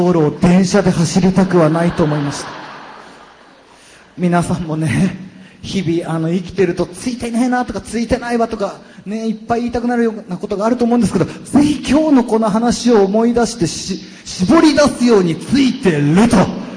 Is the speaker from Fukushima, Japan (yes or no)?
no; Gifu, Japan; 私、岐阜なんですけど、岐阜の事務所にいる時に